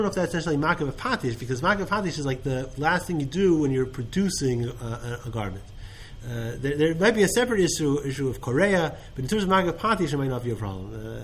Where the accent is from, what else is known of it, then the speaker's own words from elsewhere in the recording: Montreal, Quebec, Canada; I come from Montreal, so Montreal it snows.